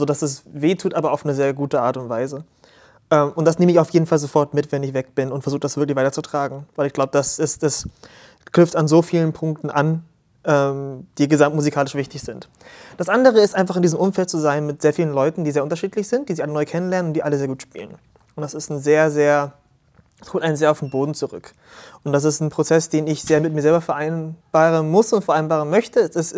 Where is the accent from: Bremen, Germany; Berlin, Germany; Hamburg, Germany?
Hamburg, Germany; Ich bin mitunter in Hamburg aufgewachsen sehr lange und ich habe hier studiert, meinen Bachelor an der Hochschule für Musik und Theater in Hamburg.